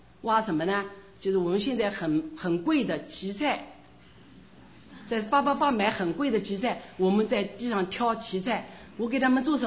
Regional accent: Wuhu, Anhui, China; also born or lived in Zhengzhou; 我是在水乡江南的芜湖长大的

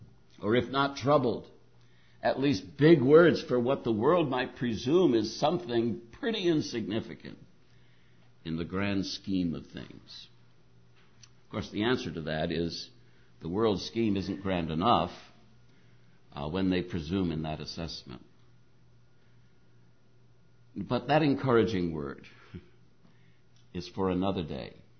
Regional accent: New England, United States; I come from New England, and in New England, in these older areas, you see abandoned churches

